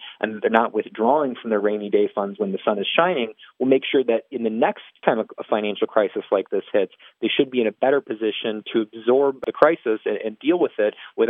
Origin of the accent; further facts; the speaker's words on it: Illinois, United States; including the governor of my home state, Illinois, J.B. Pritzker